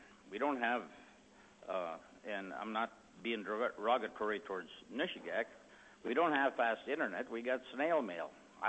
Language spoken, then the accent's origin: English; Dillingham, Alaska, United States; I was born and raised here in Dillingham. I don't want to leave this community when I retire.